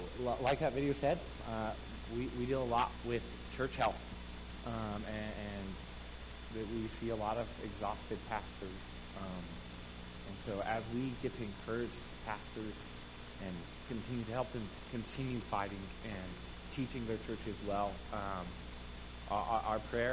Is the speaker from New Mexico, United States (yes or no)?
yes; New Mexico, United States; moved away as an adult; now in Sao Paulo, Brazil; I live in Sao Paulo, Brazil, and I grew up here in New Mexico.